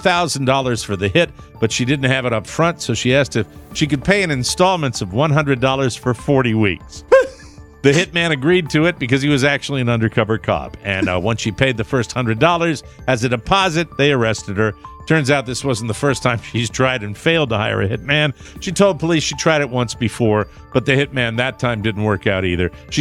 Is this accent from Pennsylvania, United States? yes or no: no; Connecticut, United States; Connecticut, my home state.